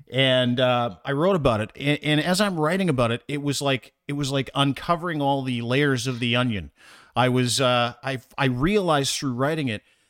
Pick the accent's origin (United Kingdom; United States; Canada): United Kingdom; I'm British, and I can tell you that's not like an analogy.